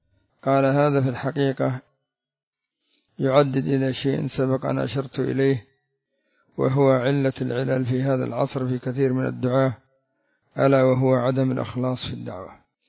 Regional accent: Yemen; انظر عندنا في اليمن جمعية الحكمة وجمعية الإحسان تسمى بالسلفية

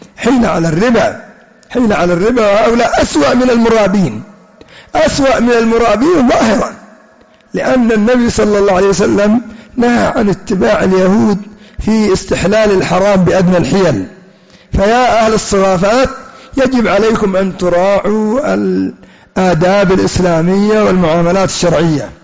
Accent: Yemen; وعندنا في اليمن يبيعونها ب500 ريال يمني.

